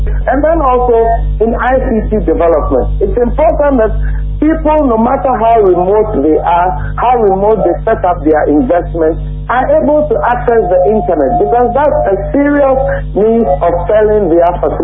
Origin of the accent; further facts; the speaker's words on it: Ghana; But if I, as a Ghanaian, am empowered and encouraged to invest in Ghana